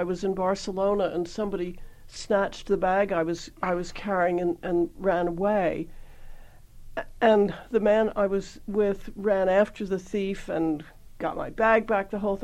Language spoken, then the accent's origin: English; Chapel Hill, North Carolina, United States; I grew up in Chapel Hill, in North Carolina, and my father was a professor.